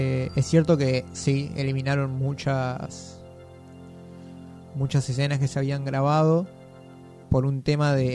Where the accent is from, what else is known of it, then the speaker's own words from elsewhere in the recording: Argentina; aún siendo nosotros argentinos